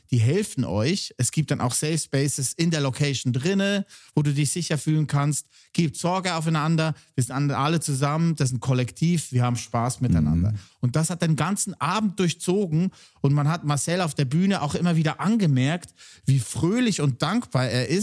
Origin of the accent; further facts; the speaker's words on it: Lucerne, Switzerland; dass Tobi in Wiel aufgewachsen ist, im Kanton Luzern. Das ist 15 Minuten weg von da, wo ich aufgewachsen bin. Eibu, wie wir sagen.